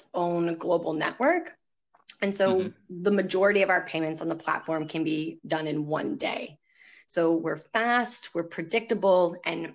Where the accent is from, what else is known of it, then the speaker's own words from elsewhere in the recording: Ashland, Maine, United States; I'm from Ashland. So it's a suburb of Presque Isle, which is then very difficult to spell.